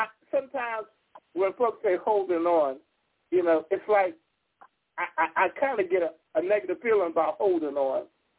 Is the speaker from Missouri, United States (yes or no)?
yes; Missouri, United States; I'm from Missouri. Don't tell me, show me.